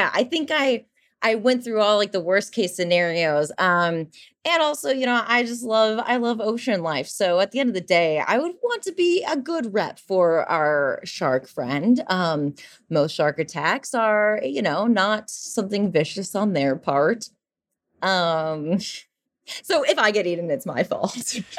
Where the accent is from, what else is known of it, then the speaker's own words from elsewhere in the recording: Great Lakes, United States; I grew up right on Lake Michigan.